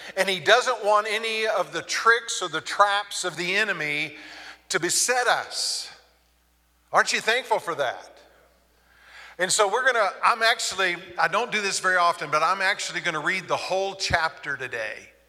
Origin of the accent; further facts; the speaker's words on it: Texas, United States; And most of you know that I grew up in Texas. I have a mother that loves Westerns.